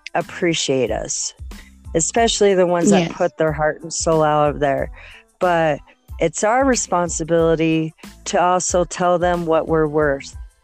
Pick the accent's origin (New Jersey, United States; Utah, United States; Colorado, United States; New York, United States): Utah, United States; Oh, I've lived in Utah on and off since I was 10. And my family is about, I think, 5 or 6 generations Utahan. They founded a couple of the towns in Utah. So I've lived here on and off since I was 10.